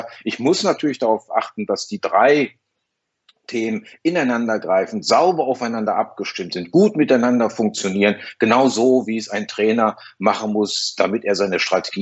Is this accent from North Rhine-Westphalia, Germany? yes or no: yes; Düsseldorf, North Rhine-Westphalia, Germany; born there; ich bin ja gebürtiger Düsseldorf